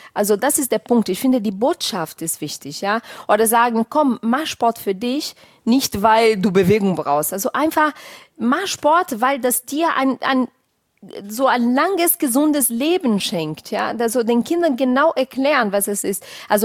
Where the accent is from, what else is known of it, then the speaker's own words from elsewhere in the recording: Petrópolis, Rio de Janeiro, Brazil; den Miss Petropolis, die Stadt, wo ich herkomme.